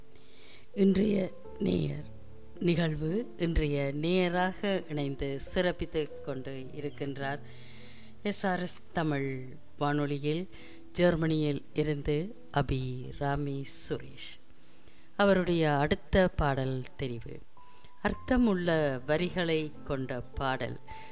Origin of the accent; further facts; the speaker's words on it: Mirusuvil, Northern Province, Sri Lanka; இந்த கால பகுதியில் நானும் பிறந்து வளர்ந்த எனது சொந்த ஊர் சனம் எனது சொந்த ஊர் உஷன் மிருசுவில் தான் நின்றேன்.